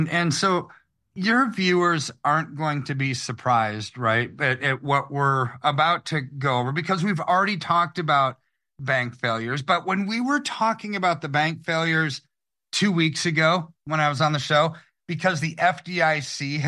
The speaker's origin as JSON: {"language": "English", "country": "United States", "said": "I hate to say it that America's not on a winning team because I'm an American."}